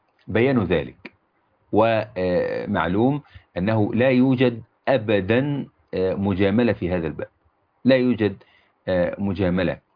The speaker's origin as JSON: {"language": "Arabic", "country": "Egypt"}